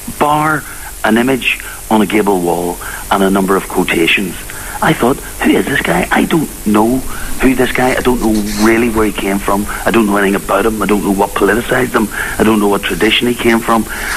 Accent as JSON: {"language": "English", "town": "Belfast", "region": "Northern Ireland", "country": "United Kingdom", "tie": "born or raised there", "said": "Well, I was born in 1966 in Ardoyne in North Belfast, one of five kids, and sort of grew up there"}